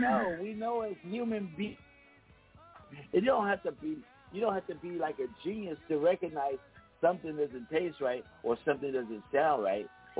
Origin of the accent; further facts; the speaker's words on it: Philadelphia, Pennsylvania, United States; also born or lived in California; I'm from Philadelphia. I grew up eating Philly cheesesteaks. And so, but wow. I'm in Texas, and I was in California for 45 years.